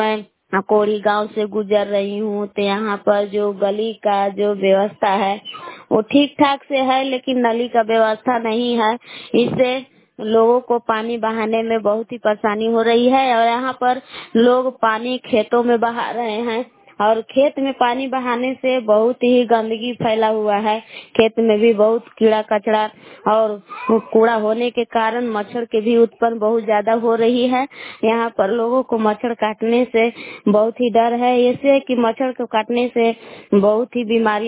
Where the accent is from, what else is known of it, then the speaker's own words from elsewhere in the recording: Belgaum, Karnataka, India; मैं बेलगाम के निवासी हूँ।